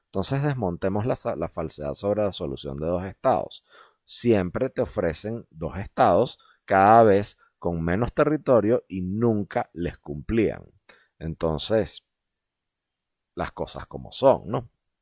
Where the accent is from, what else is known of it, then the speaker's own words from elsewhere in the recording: Venezuela; porque yo soy es venezolano, ¿ok?